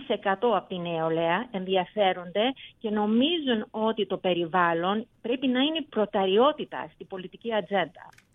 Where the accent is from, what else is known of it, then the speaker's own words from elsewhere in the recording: California, United States; Νομίζω ότι ειδικά γιατί είμαι από την Καλιφόρνια και σαν παιδί της διασποράς, βλέπω πολλές ομοιότητες